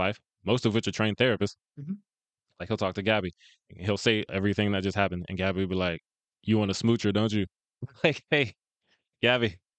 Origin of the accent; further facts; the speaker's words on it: Pasadena, California, United States; It takes place in Pasadena. I am from Pasadena. I love Pasadena.